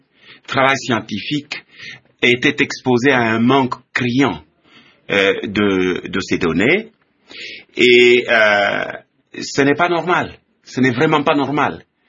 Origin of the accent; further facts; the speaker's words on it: DR Congo; C'est le premier sentiment que je suis en train d'exprimer ici, en tant que Congolais, en tant que chercheur, en tant que professeur d'université.